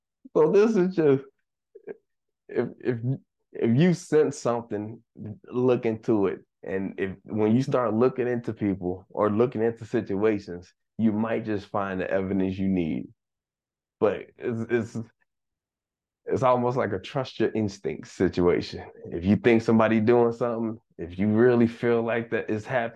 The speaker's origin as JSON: {"language": "English", "town": "Wynne", "region": "Arkansas", "country": "United States", "tie": "born there", "said": "I was born in Wynn, Arkansas. My daddy and my mom from Arkansas, you know, they born and raised out there."}